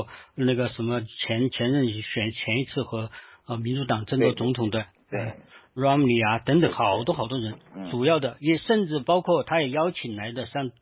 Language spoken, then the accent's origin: Chinese; United States; 我们刚好我们美国人自己的事儿就像当年的对欧洲和我们不管你们对欧洲打起打来的那些。